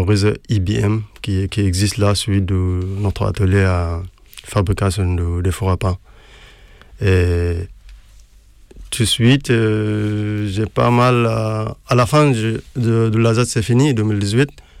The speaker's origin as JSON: {"language": "French", "country": "Sudan", "second_language": "French", "moved": "as an adult", "lives_now": "France", "said": "je viens du Soudan."}